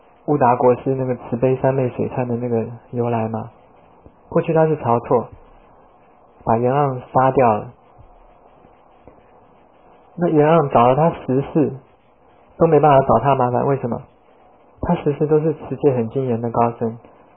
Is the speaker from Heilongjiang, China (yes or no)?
no; Wuxi, Jiangsu, China; 所以我们无锡人一定造了很多糊里糊涂这种伤害人家的业